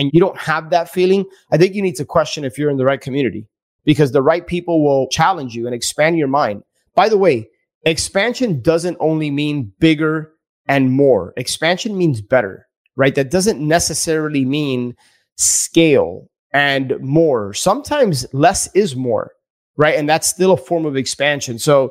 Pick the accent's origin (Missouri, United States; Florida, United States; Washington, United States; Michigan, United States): Florida, United States; Miami; I am not targeting big markets like Miami, which is where I live, born and raised in Miami.